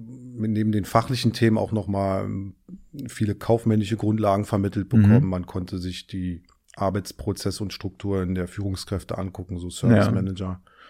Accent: Berlin, Germany; Ich bin gebürtiger Berliner. Bin im Osten der Stadt aufgewachsen und mit Mitte 20 quasi dann in den Westen gezogen und lebe aktuell in Charlottenburg und fühle mich da auch sehr wohl, ja.

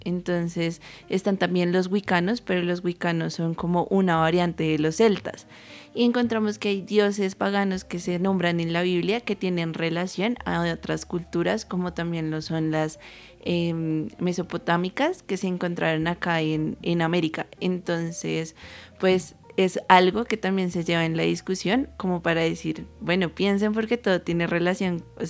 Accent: Bogotá, Colombia; obviamente siendo los principales, ya que somos de Bogotá

